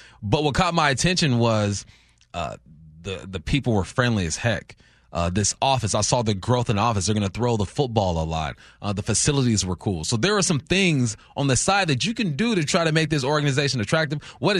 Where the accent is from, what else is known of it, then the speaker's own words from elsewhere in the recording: California, United States; I'm from Southern California, and there is something about this place.